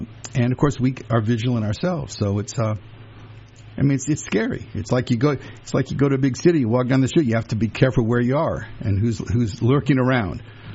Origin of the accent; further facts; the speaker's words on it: Louisiana, United States; Now, in my part of Louisiana, There was no Klan, because the Klan not only don't like blacks and Jews, they don't like Catholics. And I grew up in Catholic Louisiana